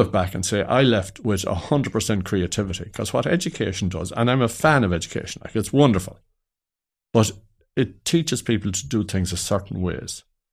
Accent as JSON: {"language": "English", "town": "Ballina", "region": "Connacht", "country": "Ireland", "said": "I was living in Ballina. I'm from Ballina in County Mayo."}